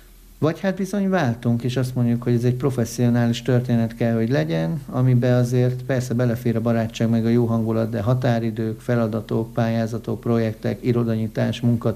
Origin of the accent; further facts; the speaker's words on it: Debrecen, Hajdú-Bihar, Hungary; hát debreceniként Nyíregyházára hívnak azért, az megbecsülendő történet